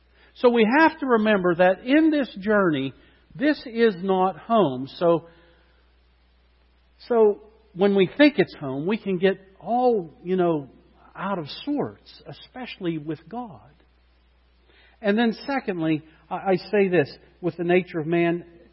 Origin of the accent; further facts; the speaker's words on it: Slippery Rock, Pennsylvania, United States; I'm not from Florida. I'm from Slippery Rock. Okay, if I go home, I go to Slippery Rock.